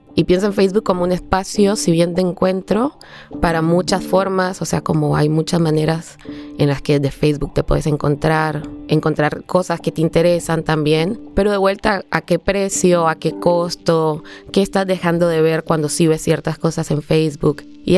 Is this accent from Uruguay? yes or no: no; Nicaragua; soy de Nicaragua